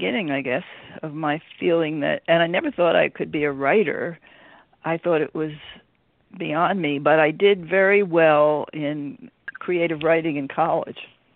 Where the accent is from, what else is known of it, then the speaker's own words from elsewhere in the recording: Philadelphia, Pennsylvania, United States; I grew up in Philadelphia